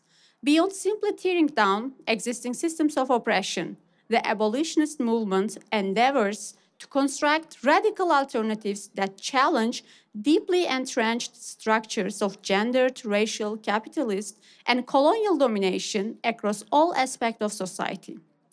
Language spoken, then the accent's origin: English; Turkey; I am from Kurdistan, which is also a colonized region. I am from Kurdistan within Turkey, occupied by Turkey.